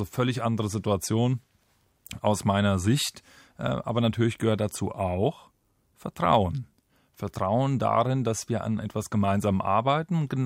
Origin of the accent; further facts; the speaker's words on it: Oberstdorf, Bavaria, Germany; born there; Ich komme nun mal gebürtig aus Oberstdorf, aus dem Oberallgäu.